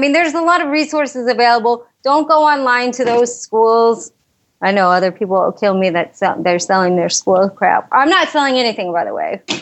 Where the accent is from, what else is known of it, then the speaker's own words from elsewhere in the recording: Chicago, Illinois, United States; Because I was from Chicago, so that's why.